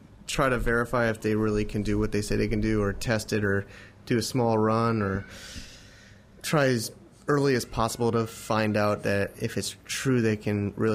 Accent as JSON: {"language": "English", "country": "United States", "said": "we're two American white men, right?"}